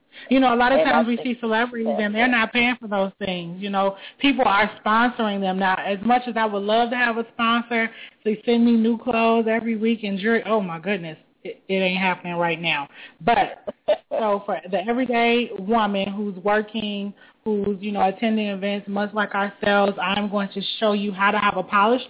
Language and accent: English; Chicago, Illinois, United States; I am from Chicago.